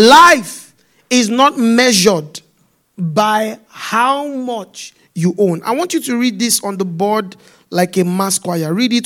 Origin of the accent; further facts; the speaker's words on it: Nigeria; I remember someone said, my home country, Nigeria, said, I know why Nigeria was independent in 1960.